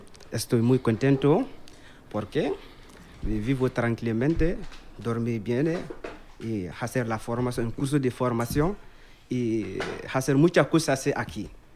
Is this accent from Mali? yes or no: yes; Mali; Spanish is a second language; Yo pienso en mi país, en Mali.